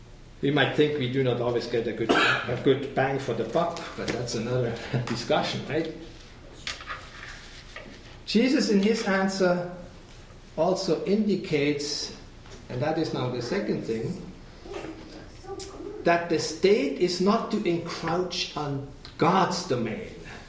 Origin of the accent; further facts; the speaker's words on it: Switzerland; English is a second language; I come from Switzerland, and in Switzerland at that time when I grew up, they still had the military service.